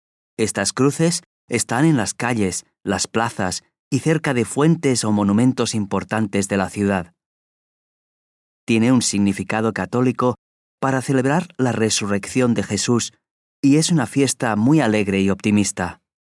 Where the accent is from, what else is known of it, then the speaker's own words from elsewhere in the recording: Granada, Andalusia, Spain; Soy de Granada y esta festividad religiosa es muy importante allí.